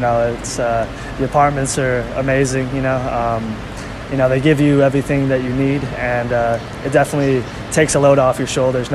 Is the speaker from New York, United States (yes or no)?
yes; New York, United States; now in Texas, United States; You know, I live down here with my girlfriend, but I'm from New York.